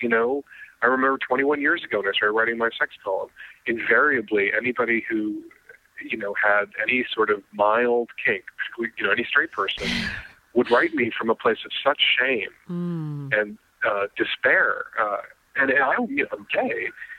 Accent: Chicago, Illinois, United States; They asked him if he and I would like to talk about our experiences growing up in Chicago in relationship to the play and our experiences with being bullied.

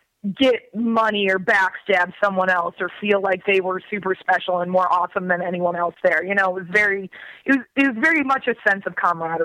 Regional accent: Michigan, United States; And when I'm from Michigan. So like one of the, pilgrimages that every young Michigan person goes through

